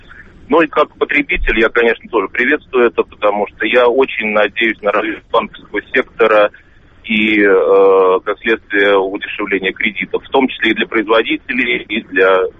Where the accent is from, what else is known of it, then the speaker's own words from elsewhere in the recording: Moscow, Russia; Мне 40 лет, я москвич, предприниматель.